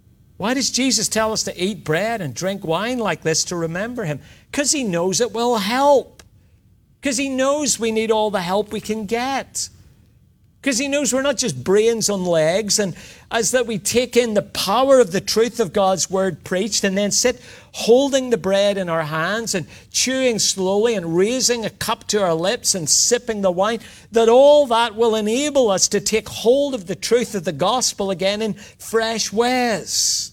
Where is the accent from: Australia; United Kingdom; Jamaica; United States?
Australia; Now, I know we're Australian evangelicals. We often shy away even from this ritual.